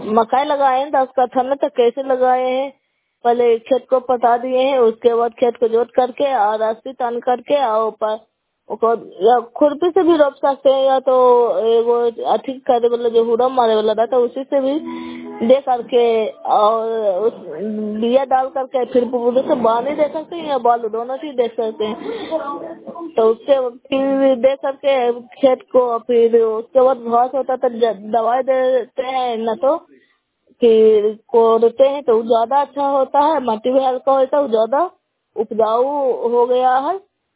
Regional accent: Bihar, India; नालंदा जिला नगर मौसम ब्लॉक कोयला पंचायत की निवासी हूँ।

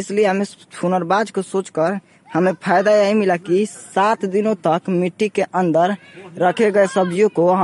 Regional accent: Singhpur, Bihar, India; प्रखंड चेनारी के सिंहपुर गाँव का रहने वाला हूँ।

